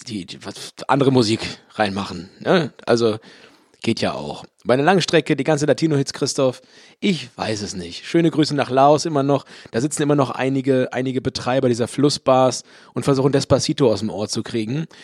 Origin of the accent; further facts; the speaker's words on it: Hamburg, Germany; aus meiner Heimatstadt Hamburg.